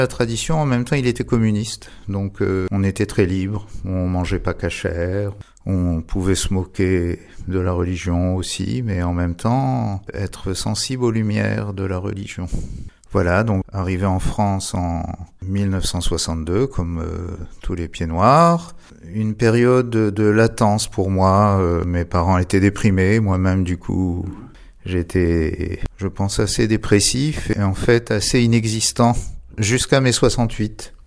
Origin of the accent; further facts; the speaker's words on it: Algeria; born there; Je suis né en 1953 en Algérie, dans une famille juive.